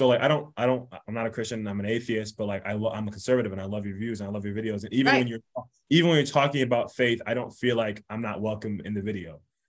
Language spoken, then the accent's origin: English; Michigan, United States; now in Texas, United States; I forgot, we're in Texas, but we're from Michigan.